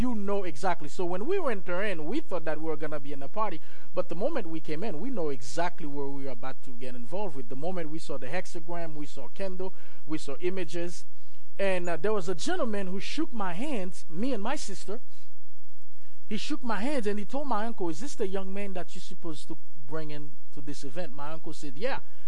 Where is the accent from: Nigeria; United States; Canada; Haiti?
Haiti; English is a second language; if you notice I speak with an accent, it's because I'm from Haiti, one of the poorest country in the Western Hemisphere, very, very, very poor. I was born there, raised there by my parents, specifically my mom. We were raised in the church